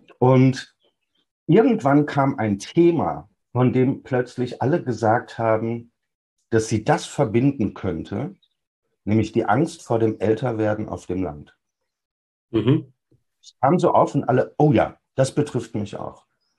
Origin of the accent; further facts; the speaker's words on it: North Rhine-Westphalia, Germany; Meine Heimatstadt im Sauerland war früher eine belebte Fußgängerzone, heute gibt es da gar nichts mehr.